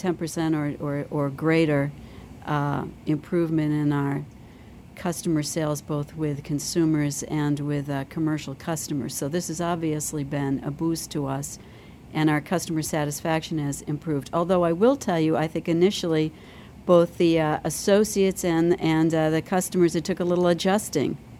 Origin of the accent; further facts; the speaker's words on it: Massachusetts, United States; Well, having been born and bred in Massachusetts myself, I didn't know how it would work either.